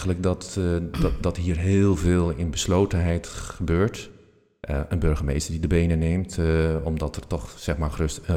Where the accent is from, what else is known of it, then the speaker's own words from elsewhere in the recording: Putten, Gelderland, Netherlands; now in Ermelo, Netherlands; Ik ben hier een paar jaar geleden komen wonen. En ik ben geboren en getogen in Putten, zeg maar, 7 kilometer hier vandaan.